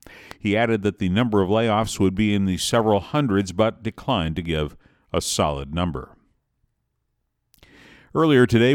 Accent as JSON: {"language": "English", "town": "Detroit", "region": "Michigan", "country": "United States", "tie": "born or raised there", "said": "My hometown of Detroit has been in the news for weeks."}